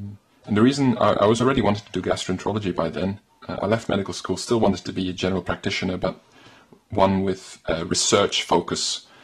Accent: Belgium; I think growing up in Belgium, doctors were admired, doctors were respected

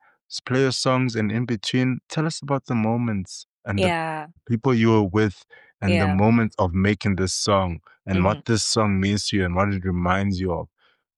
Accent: Eswatini; But I grew up in Swaziland. It's a small ass town.

